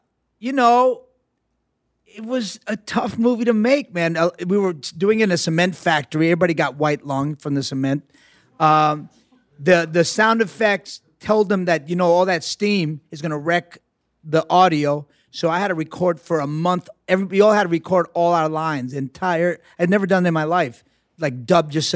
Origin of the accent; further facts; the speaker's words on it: New York, United States; I'm a New Yorker. I never shut up.